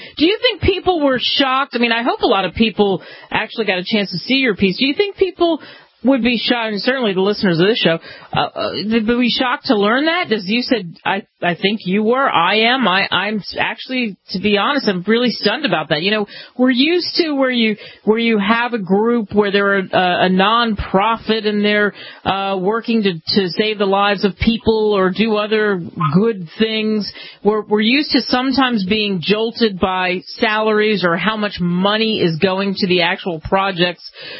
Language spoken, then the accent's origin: English; Queens, New York, United States; because I grew up partially in Queens and we got to see the elephants come